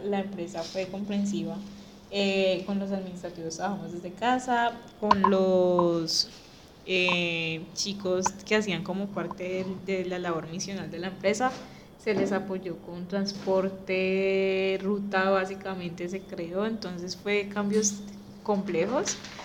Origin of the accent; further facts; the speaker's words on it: Cali, Valle del Cauca, Colombia; nos dividió como familia caleña